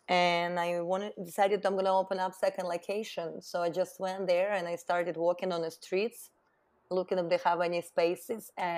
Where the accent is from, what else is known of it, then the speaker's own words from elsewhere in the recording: Russia; English is a second language; now in United States; growing up in Russia in a very small town, you always have big dreams, and I always been dreaming about a nice apartment, nice car. So I always wanted to move somewhere where I can have these opportunities. So when I moved to US